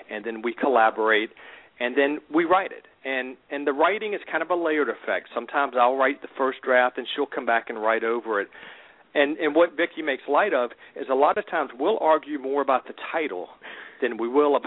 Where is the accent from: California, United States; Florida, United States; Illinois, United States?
Florida, United States; I'm from the Deep South. I was born and raised in Florida.